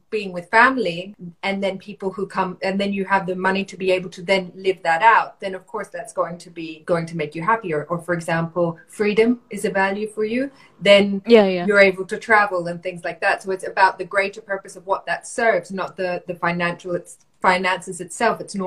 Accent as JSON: {"language": "English", "region": "Bali", "country": "Indonesia", "tie": "born or raised there", "also_born_or_lived": "India", "said": "I grew up in Bali, in Indonesia, and in India."}